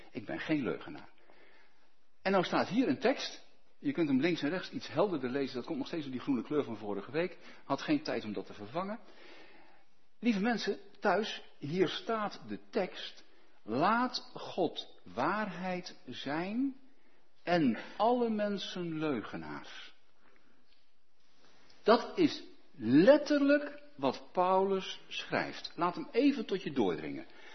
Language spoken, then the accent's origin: Dutch; Netherlands; Daar zijn wij natuurlijk veel te netjes voor, als Hollanders.